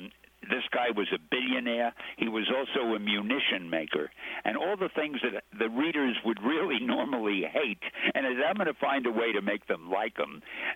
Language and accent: English; New York City, New York, United States; So since I came from New York, it was so easy for me to be somewhat accurate in what I wrote about if I kept all the characters around New York.